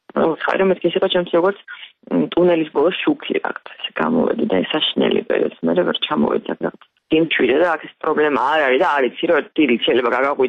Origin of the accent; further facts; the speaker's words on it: Tbilisi, Georgia; მივხვდი იმისა რომ ჩემ ქალაქაცული, მაგრამ თბილისში გავიზარდე.